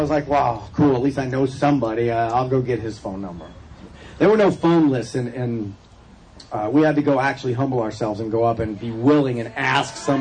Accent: California, United States; You know, I'm from California, the birthplace of Narcotics Anonymous, but I was like, damn!

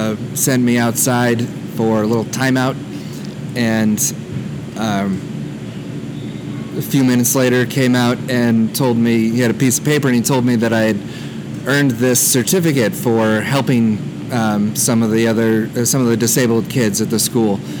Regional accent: California, United States; I grew up in Southern California. I was raised by my mom with my sister.

